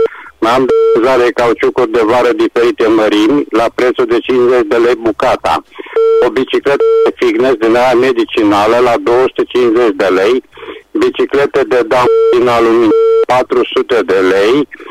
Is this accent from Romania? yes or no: yes; Reșița, Caraș-Severin, Romania; sunt din Reșița